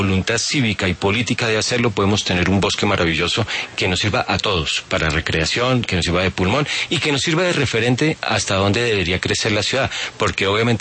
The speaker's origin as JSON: {"language": "Spanish", "region": "Bogotá", "country": "Colombia", "said": "Pues yo soy bogotano, muy orgulloso de ser de aquí"}